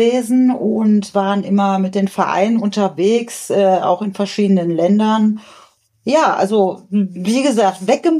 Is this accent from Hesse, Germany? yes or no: no; North Rhine-Westphalia, Germany; moved away as an adult; Wir kommen aus Nordrhein-Westfalen und haben bei Neuss gelebt, zwischen Köln und Düsseldorf, in dieser Ecke. Ein schönes Dorf, wo unsere Kinder in Ruhe aufwachsen konnten.